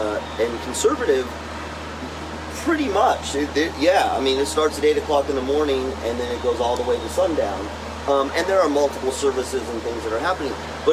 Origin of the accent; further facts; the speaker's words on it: the South, United States; You know, I told people when I first moved here, I'm from the South.